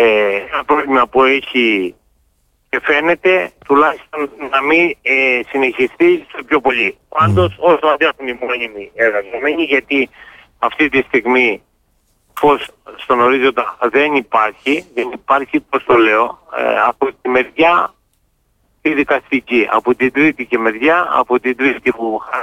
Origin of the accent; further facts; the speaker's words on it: Heraklion, Crete, Greece; γιατί είμαστε Ηρακλειώτες, είμαστε γέννημα θέμα Ηρακλειώτες.